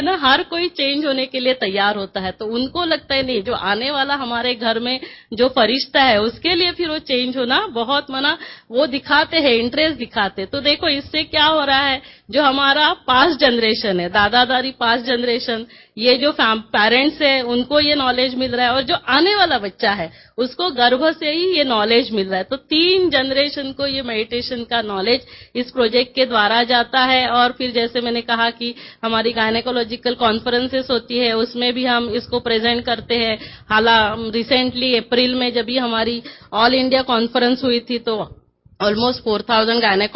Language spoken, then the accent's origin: Hindi; New Panvel, Maharashtra, India; मैं न्यू पनवेल से हूँ